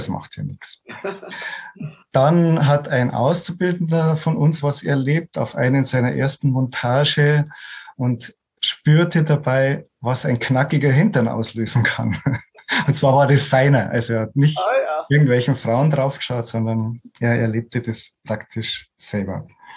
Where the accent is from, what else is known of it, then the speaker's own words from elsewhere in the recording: Munich, Bavaria, Germany; als Münchner Kindl